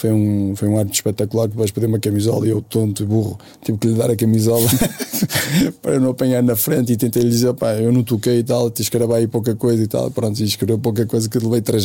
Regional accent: Valadares, Porto, Portugal; É um Brasil que está do outro lado, não é Valadares, que é a minha terra natal

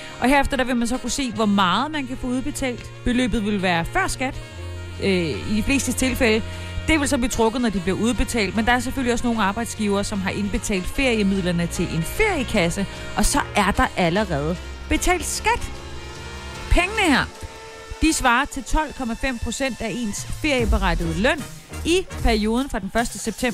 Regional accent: Haderslev, Region of Southern Denmark, Denmark; Og en af dem er fra Haderslev, min gamle hjemby.

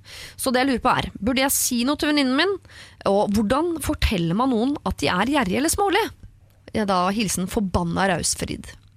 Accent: Møre og Romsdal, Norway; Som sunnmøring henvender jeg meg til deg.

